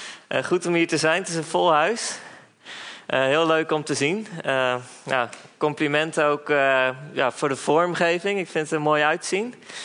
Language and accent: Dutch; South Holland, Netherlands; Ik kom uit Zuid-Holland. Ik ben 24 jaar oud